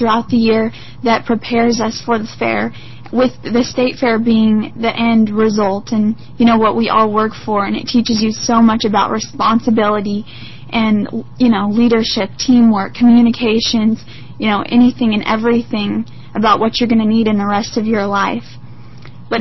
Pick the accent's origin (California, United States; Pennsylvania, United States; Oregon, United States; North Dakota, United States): Oregon, United States; I'm from Clackamas County, and I'm a Clackamas County 4-H ambassador, as well as a Oregon State 4-H ambassador